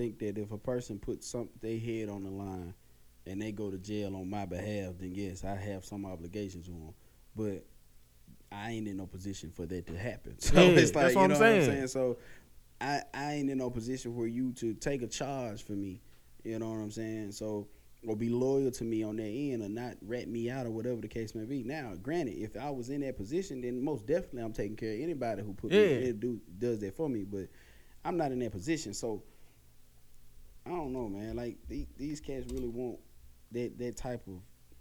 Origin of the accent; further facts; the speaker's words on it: Raleigh, North Carolina, United States; especially like in Raleigh, man, like all the cats I grew up with in Raleigh